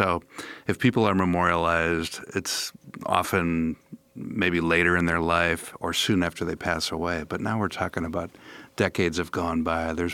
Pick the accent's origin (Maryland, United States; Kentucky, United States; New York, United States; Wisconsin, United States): Wisconsin, United States; Cedarburg; I grew up near Milwaukee in Cedarburg, and as a kid was vaguely familiar